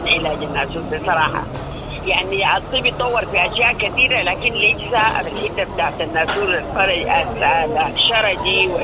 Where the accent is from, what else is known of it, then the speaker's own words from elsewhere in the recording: Sudan; عندنا في السودان